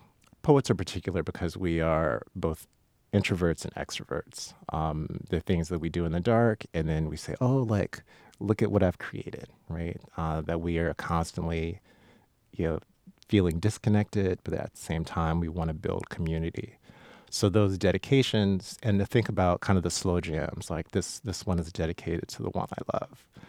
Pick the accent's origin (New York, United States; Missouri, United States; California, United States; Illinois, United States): California, United States; Compton; moved away as an adult; So Imperial Liquor, I've lived in Wisconsin now for about 20 years, but I grew up in Compton, California.